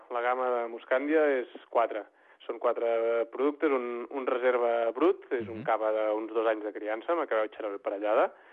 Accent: Sant Sadurní d'Anoia, Catalonia, Spain; som fills de Sant Sadurní, i com no pot ser d'una altra manera, doncs hem mamat el cava des de ben petits

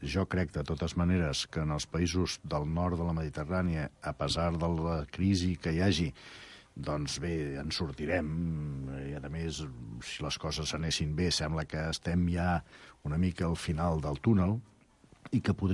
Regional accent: Tarragona, Catalonia, Spain; som de Tarragona i de Valls

